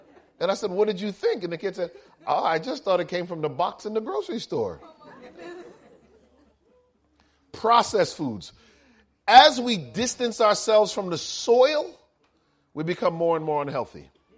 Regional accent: United States; I am an American, and by default, I'm a capitalist.

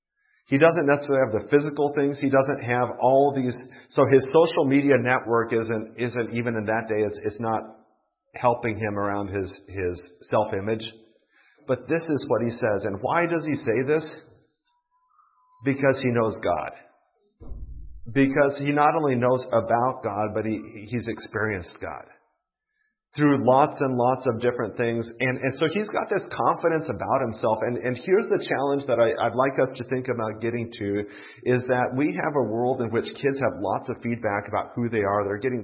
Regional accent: Japan; We've traveled in China quite a bit. I grew up in Japan.

